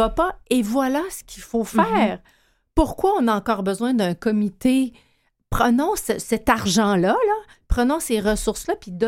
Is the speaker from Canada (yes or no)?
yes; Quebec, Canada; je suis originaire de l'Abitibi et c'est l'endroit où il y a le plus haut taux de signalement au Québec.